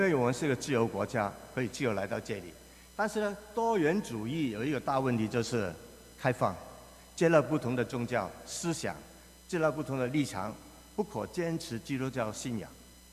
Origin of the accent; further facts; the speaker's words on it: Hong Kong; also born or lived in China / Taiwan; 我是婴儿潮的第一代，最早那一批的人。我在中国出生，2岁就去了香港，然后在香港长大，然后在台湾读书